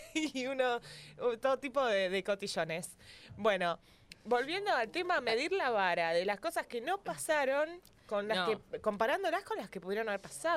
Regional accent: Argentina; Digo confesar porque soy una persona muy poco laica. Yo soy argentina.

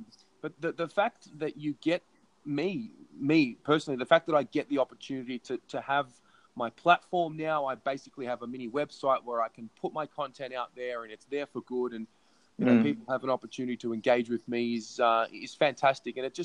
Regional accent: Australia; Obviously, I come from Australia

